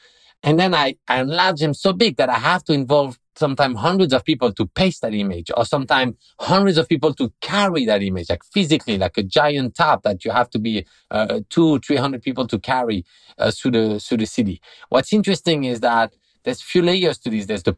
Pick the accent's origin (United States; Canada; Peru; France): France; And I say, oh, I'm from France.